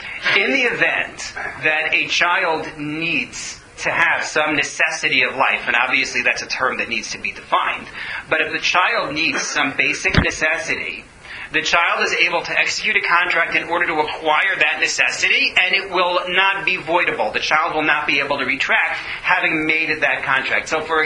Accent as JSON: {"language": "English", "country": "United States", "said": "I'm an American, and it's bad for me to get involved in that."}